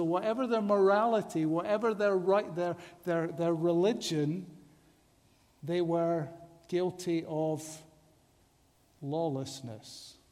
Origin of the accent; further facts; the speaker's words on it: Edinburgh, Scotland, United Kingdom; And I remember as a boy, growing up in Edinburgh